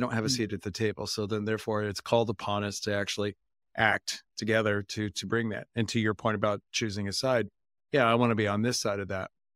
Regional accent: Midwest, United States; where I grew up in the Midwest, we didn't talk about things like this.

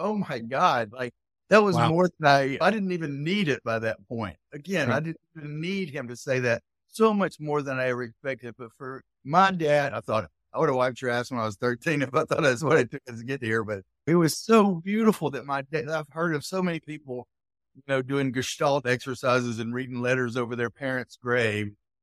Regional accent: the South, United States; I'm from the South. I'll talk forever.

